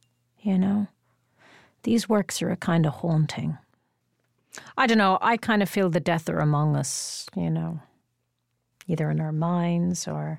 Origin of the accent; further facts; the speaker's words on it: Ireland; I have a complex relationship with Ireland, as Beckett did, you know, kind of loving and loathing of the place.